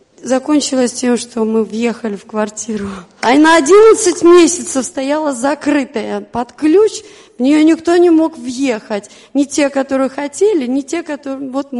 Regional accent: Smolensk, Smolensk Oblast, Russia; now in Pskov, Russia; сами мы из Пскова. Жила я не в Пскове, не рождена в этом городе, я из Смоленска.

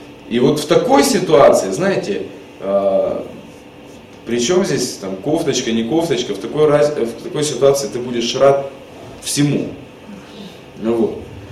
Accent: Yekaterinburg, Sverdlovsk Oblast, Russia; moved away; Просто когда я уезжал туда в 98-м году, я из Екатеринбурга родом сам

